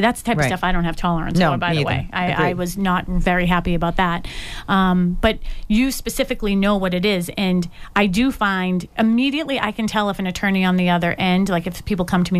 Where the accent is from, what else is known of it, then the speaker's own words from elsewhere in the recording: Dorchester, Massachusetts, United States; Did you not hear Jim say I'm from Dorchester?